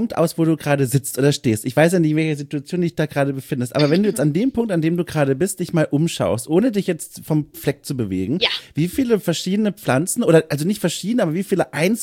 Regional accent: Bavaria, Germany; ich komme ja auch aus Süddeutschland, Franken

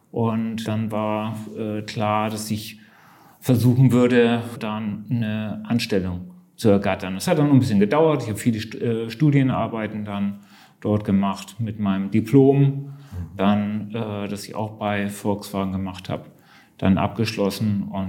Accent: Hamburg, Germany; Ja, ich bin Hamburger und begeisterter Hamburger, liebe diese Stadt

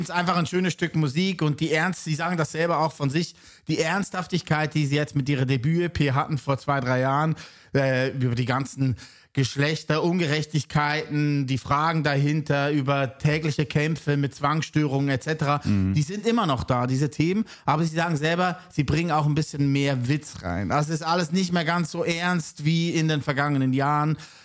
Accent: Lucerne, Switzerland; also einfach ein sehr tolles Kollektiv aus Luzern, meiner Heimatstadt.

